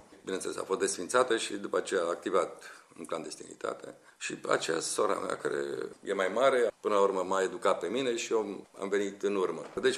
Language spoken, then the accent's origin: Romanian; Bucharest, Romania; Și am copilărit aici în București printre ei